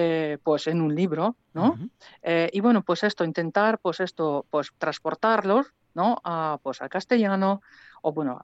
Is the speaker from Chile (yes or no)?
no; Slovenia; first language Slovenian; Spanish is a second language; mi lengua materna es esloveno. Yo traduzco al castellano también